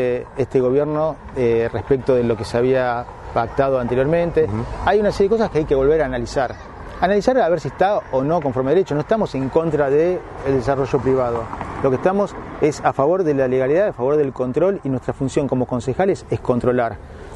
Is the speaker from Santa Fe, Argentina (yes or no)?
no; Boulogne, Buenos Aires Province, Argentina; todos los que somos de Boulogne, yo soy de Boulogne, vamos siempre a la estación.